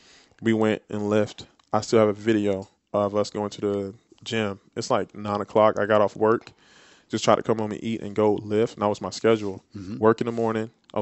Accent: United States; my hometown is 45, 50 minutes from Lancaster, South Carolina. Love home.

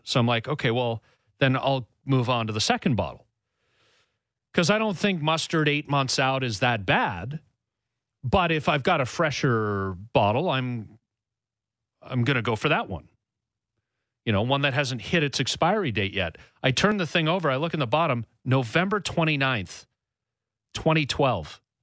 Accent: Scotland, United Kingdom; dude, I'm Scottish. I'm good with it.

